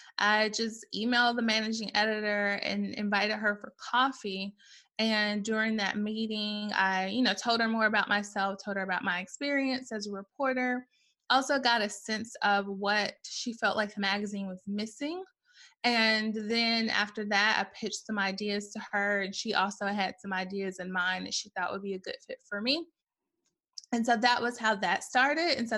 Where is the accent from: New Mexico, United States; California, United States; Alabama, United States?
Alabama, United States; Birmingham; and I moved back to my hometown of Birmingham, I guess in 2009, and I moved back to teach